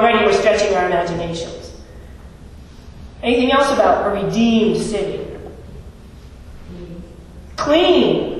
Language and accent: English; Massachusetts, United States; And I grew up right outside of Boston, so Boston's my city when I think of cities.